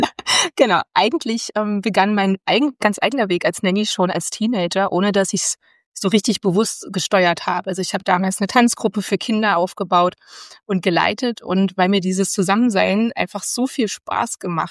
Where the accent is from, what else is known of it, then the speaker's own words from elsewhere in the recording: Berlin, Germany; Und bin dann aber tatsächlich zurück nach Berlin in meine Heimat